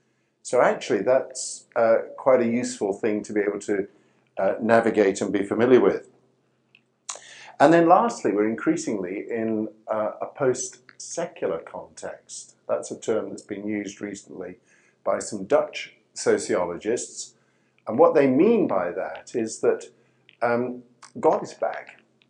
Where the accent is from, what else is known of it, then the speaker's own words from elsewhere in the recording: Scotland, United Kingdom; also born or lived in India; now in Birmingham, United Kingdom; I live in Birmingham, England, and I speak English in a very particular kind of way because I was born in India and brought up in Scotland of English parents.